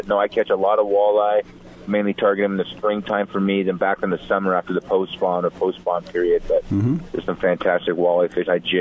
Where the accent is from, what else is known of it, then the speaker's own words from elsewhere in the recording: Washington, United States; And I do my hometown river, the Washougal.